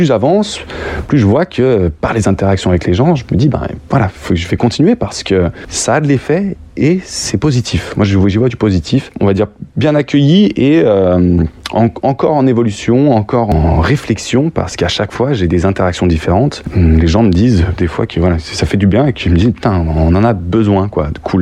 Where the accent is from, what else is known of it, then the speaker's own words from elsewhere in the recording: Lyon, Auvergne-Rhône-Alpes, France; born there; Moi, je suis né à Lyon